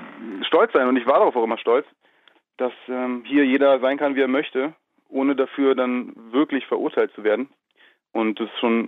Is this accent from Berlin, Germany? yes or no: yes; Berlin, Germany; ich bin Berliner, du nicht